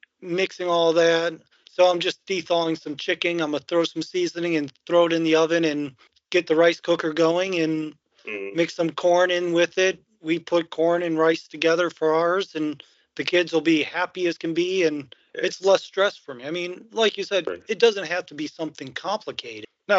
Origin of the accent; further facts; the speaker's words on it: Midwest, United States; So I come from the Midwest, so we're all pork, chicken, and beef.